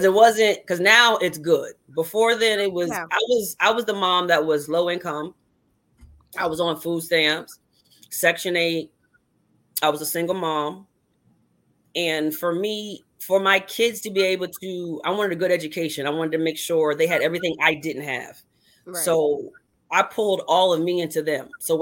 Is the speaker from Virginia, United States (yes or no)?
yes; Virginia, United States; But I grew up in Virginia, so the closest thing to me was Washington.